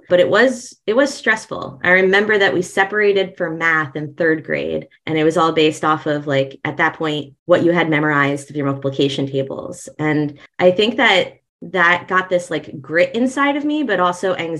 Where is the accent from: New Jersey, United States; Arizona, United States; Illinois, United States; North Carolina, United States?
New Jersey, United States; I grew up in New Jersey too, although I focus my attention now on global work.